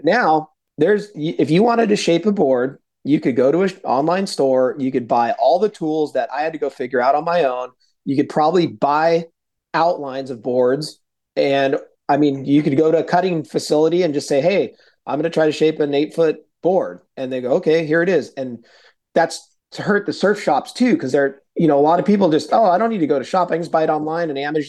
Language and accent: English; San Diego, California, United States; Really fortunate to have been born and raised here in San Diego. I grew up in Claremont.